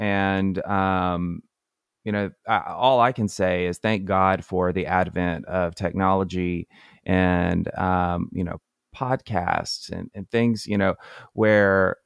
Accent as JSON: {"language": "English", "town": "Brentwood", "region": "Tennessee", "country": "United States", "tie": "born or raised there", "said": "Like, I grew up in Brentwood, Tennessee"}